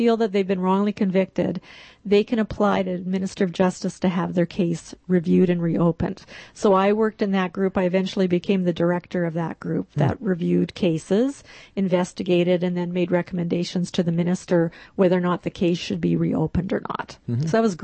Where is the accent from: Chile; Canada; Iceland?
Canada; Regina, Saskatchewan; also born or lived in Watrous; I'm from Saskatchewan originally. I was born in Watrous, and I lived in Watrous because my dad worked for CBK Radio.